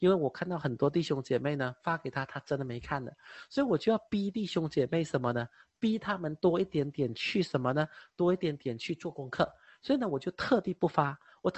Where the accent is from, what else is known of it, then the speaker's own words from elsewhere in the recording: China; 因为这个系列我在中国成长，我在中国长大，我在中国，被关爱、被照顾